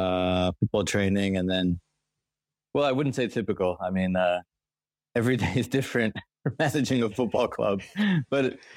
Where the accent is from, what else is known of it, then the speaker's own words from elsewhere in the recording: New York, United States; so I grew up in New York.